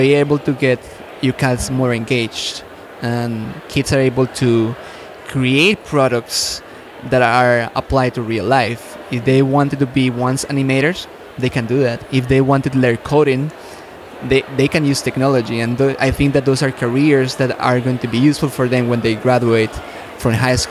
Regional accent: Colombia; Okay, I come from Colombia.

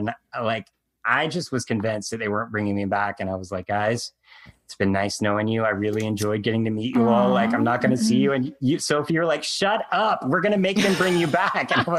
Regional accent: North Carolina, United States; Yeah, you know, growing up in, I grew up in North Carolina.

